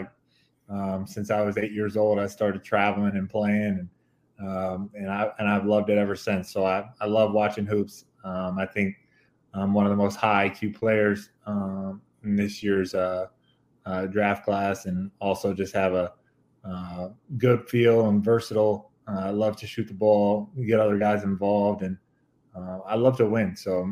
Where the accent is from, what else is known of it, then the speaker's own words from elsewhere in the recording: Lexington, Kentucky, United States; Well, I think growing up in Lexington, Kentucky, they take it pretty serious.